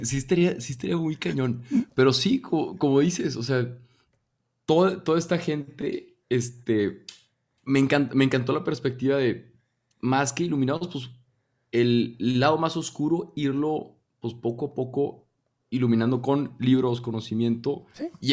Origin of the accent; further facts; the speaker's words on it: Torreón, Coahuila, Mexico; now in Monterrey, Mexico; Soy de Torreón, pero pues ya llevamos viviendo aquí unos 8 años. En Monterrey.